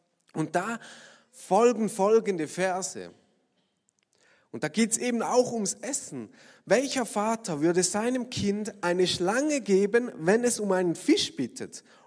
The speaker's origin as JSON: {"language": "German", "country": "Switzerland", "said": "natürlich als Schweizer, wenn man immer genügend zu essen hat"}